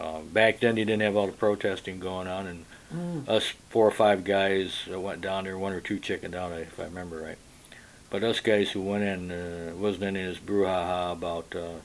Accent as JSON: {"language": "English", "town": "South Haven", "region": "Michigan", "country": "United States", "tie": "born there", "lives_now": "Otsego, United States", "said": "I was born in South Haven, Michigan, April 10th, 1948."}